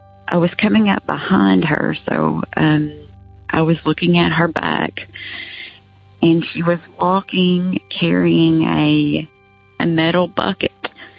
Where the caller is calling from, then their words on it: Kentucky, United States; I'm calling from Kentucky.